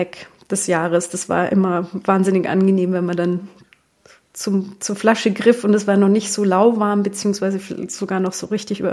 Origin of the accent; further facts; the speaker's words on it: Bavaria, Germany; ich bin in halt im Allgäu aufgewachsen.